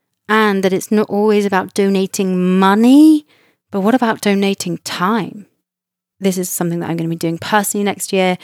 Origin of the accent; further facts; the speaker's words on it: United Kingdom; especially being a Brit from the UK